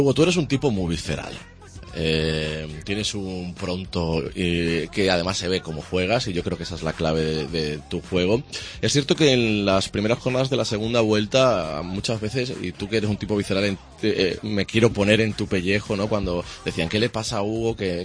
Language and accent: Spanish; Extremadura, Spain; los extremeños seguimos mucho el carnaval por excelencia de nuestro país